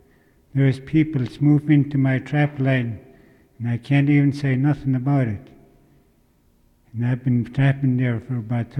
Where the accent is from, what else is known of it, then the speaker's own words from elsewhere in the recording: Minto, Alaska, United States; from Minto, Alaska.